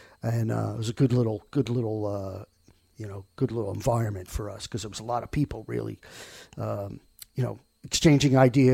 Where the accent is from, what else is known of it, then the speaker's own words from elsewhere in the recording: Rockaway, New York, United States; He was briefly in … I grew up in Rockaway, and there was a guitarist named John Morales who was the local guitar hero, and he was